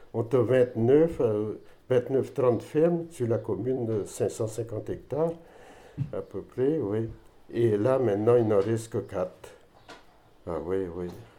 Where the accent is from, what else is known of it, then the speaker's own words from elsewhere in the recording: Saint-Léger-des-Prés, France; je suis né à Saint-Léger-des-Prés en 1947 et j'ai tout le temps vécu dans la commune